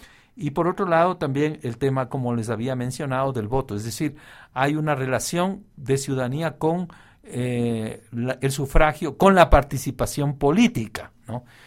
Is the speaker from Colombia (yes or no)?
no; Ecuador; como miembros de una nacionalidad, de una comunidad política, en este caso como ecuatorianos.